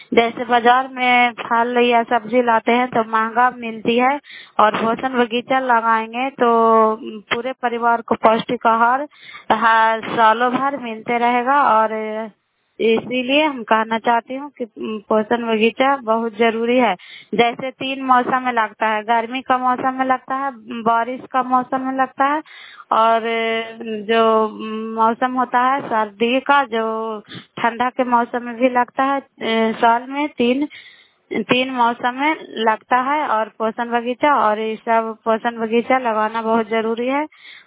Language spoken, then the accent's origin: Hindi; Bihar, India; नालंदा जिला करावलाव के निवासी हूँ।